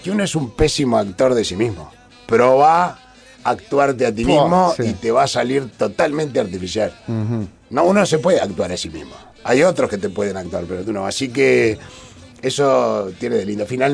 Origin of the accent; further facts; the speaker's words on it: Uruguay; Como uruguayo, exacto. Por eso nos vinimos al sur.